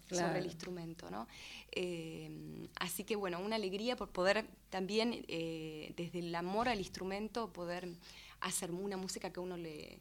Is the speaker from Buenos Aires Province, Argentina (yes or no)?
yes; Chascomús, Buenos Aires Province, Argentina; yo nací en Chascomús